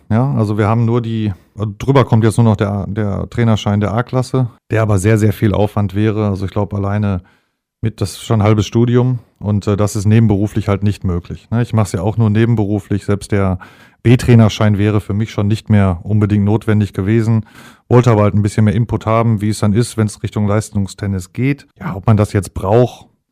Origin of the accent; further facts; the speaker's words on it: Hamm, North Rhine-Westphalia, Germany; Geboren Hammer Norden. Ja. Da bin ich halt aufgewachsen und wohne jetzt in Bockum.